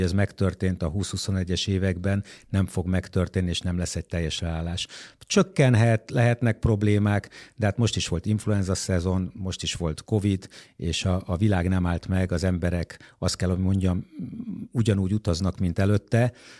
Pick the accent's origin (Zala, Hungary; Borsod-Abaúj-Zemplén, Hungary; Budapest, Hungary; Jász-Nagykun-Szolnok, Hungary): Budapest, Hungary; Persze magyarként, budapestiként mi örülnénk